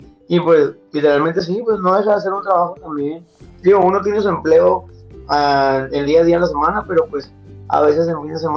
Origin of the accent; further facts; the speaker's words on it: Monterrey, Nuevo León, Mexico; Pues mira, gracias. Primero que nada, pues dejar en claro, soy de la ciudad de Monterrey. Estamos de polo a polo, estamos demasiado lejos. Pues yo tengo 16 años